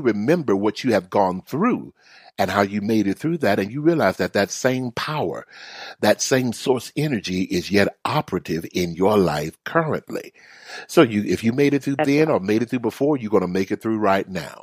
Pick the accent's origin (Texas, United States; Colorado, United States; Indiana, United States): Texas, United States; Houston; Now, y'all know my hometown is Houston, so I can't say too much.